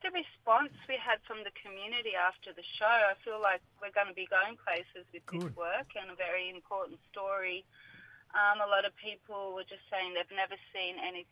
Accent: New South Wales, Australia; I started off dancing at a little bush ballet school up the road where I grew up on Darug country

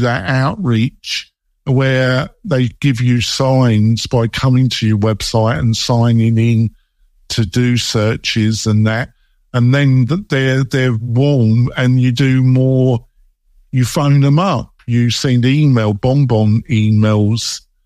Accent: England, United Kingdom; maybe because I'm English and the culture that I come from

